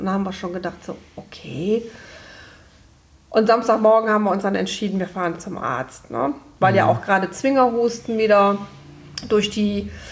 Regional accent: Spain; ich als Spanierin, und wir haben natürlich auch auf Spanisch gequatscht.

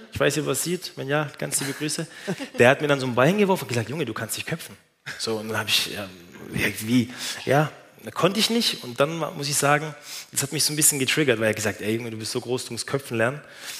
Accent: Stuttgart, Baden-Württemberg, Germany; ich bin aufgewachsen im Stuttgarter Raum.

